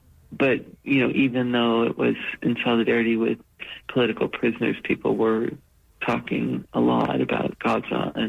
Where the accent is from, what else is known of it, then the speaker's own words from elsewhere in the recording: United States; everyone was asking us, where are you from? And, you know, when we would say America, most of them would say, oh, I love America.